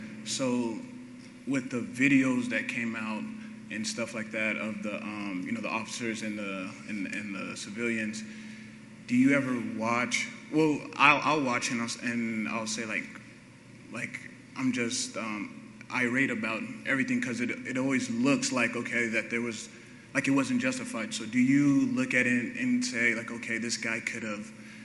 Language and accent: English; Arizona, United States; I grew up in Arizona, so like my school and stuff was which is very diverse with like Latinos and white people and black people.